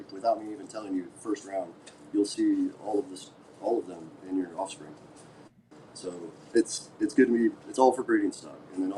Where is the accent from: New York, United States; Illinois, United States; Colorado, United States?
Colorado, United States; Durango; named after the city I was born and raised in Colorado, Durango.